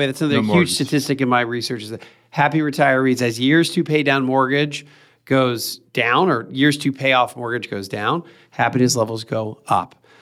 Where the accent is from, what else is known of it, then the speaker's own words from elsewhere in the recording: Pennsylvania, United States; It took me about 20 years to just easily say y'all, because I'm out from outside of Philadelphia near Lancaster County. So I grew up saying you all or you guys and Wooder